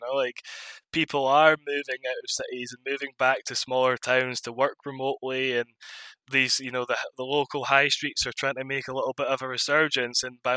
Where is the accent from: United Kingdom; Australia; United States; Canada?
United Kingdom; Scotland; Yes, I'm from Scotland, yeah.